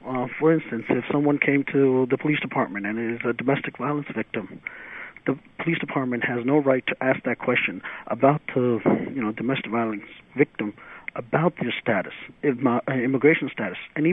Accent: Brooklyn, New York, United States; Well, I grew up in Sheepshead Bay Projects

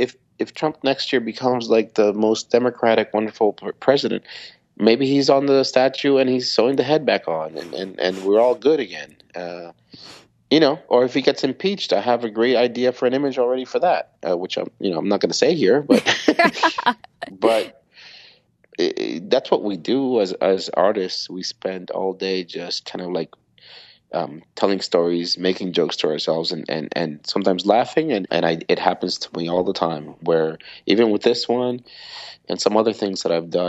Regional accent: Cuba; English is a second language; Growing up in Cuba

